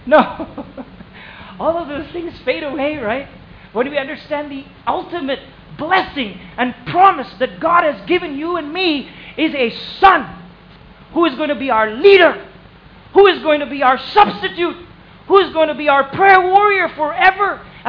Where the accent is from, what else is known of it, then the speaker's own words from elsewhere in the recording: Pune, Maharashtra, India; Okay, I grew up in Pune.